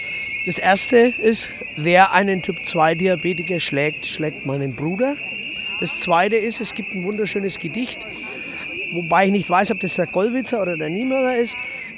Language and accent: German; Bavaria, Germany; Ich komme aus Bayern.